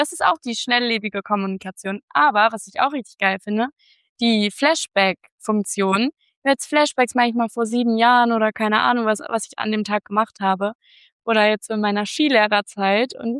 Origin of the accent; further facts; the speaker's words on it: Hamburg, Germany; ich wohne in Hamburg, eine Stadt, oder nee, ich komme aus Hamburg, eine Stadt, in der sehr viele Influencer und bekannte Leute wohnen.